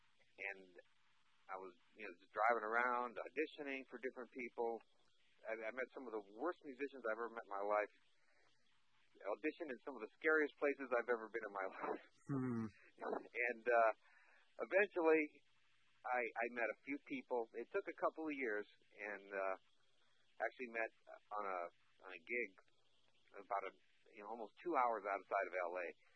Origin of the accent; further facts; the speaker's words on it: Gurnee, Illinois, United States; I grew up in Gurnee, Illinois, a little town north of Chicago